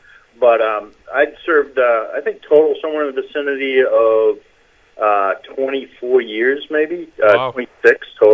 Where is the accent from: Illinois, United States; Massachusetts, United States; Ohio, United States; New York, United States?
Massachusetts, United States; Gloucester; Oh, well, I was born in Gloucester, as was my mother and grandmother before me. I went to Gloucester High.